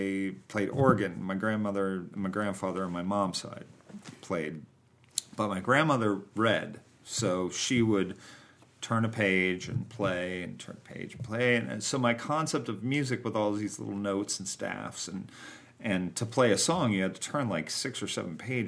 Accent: Cincinnati, Ohio, United States; I grew up in suburban Ohio. I grew up in Cincinnati.

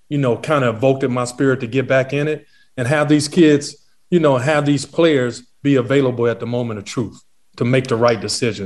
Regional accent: Los Angeles, California, United States; I was from Crenshaw, from South Central, and I chose Connecticut.

